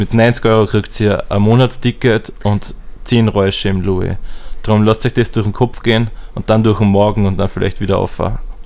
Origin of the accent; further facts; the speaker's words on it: Linz, Upper Austria, Austria; dass das Autofahren als Linzer